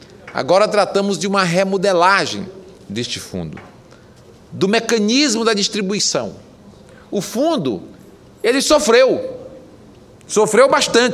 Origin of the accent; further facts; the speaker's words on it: Ceará, Brazil; lá do meu estado, do Ceará